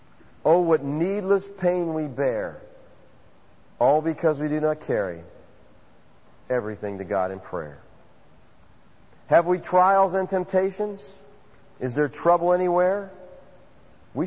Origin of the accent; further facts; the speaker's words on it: Erie, Pennsylvania, United States; I thought that was interesting because I grew up in Erie, Pennsylvania.